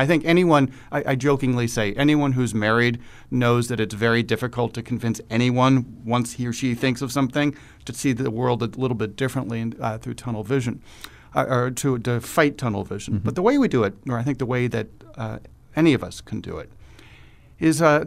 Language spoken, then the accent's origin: English; Chicago, Illinois, United States; and I am from Chicago, and unfortunately the Chicago Police Department had a history